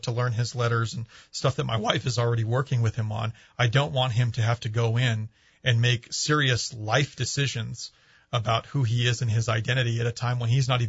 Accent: Espanola, New Mexico, United States; But I grew up in Espanola, went to Pewaukee for elementary and middle school, great public schools.

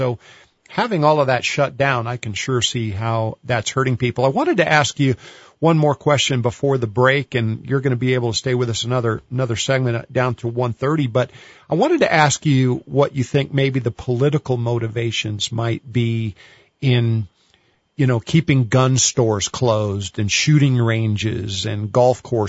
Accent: Albuquerque, New Mexico, United States; I'm from Albuquerque. I have spent some time in southeast New Mexico.

